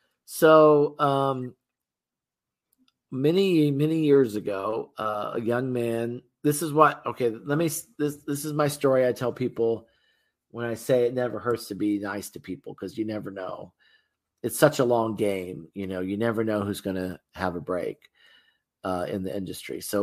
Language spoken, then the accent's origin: English; Muncie, Indiana, United States; And people may or may not know that Garfield is from my hometown of Muncie, Indiana, where a lot of this movie was shot.